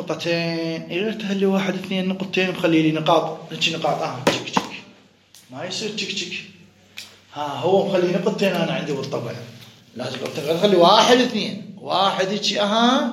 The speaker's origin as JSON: {"language": "Arabic", "country": "Iraq", "said": "ولا أخرج عن كوني عراقي"}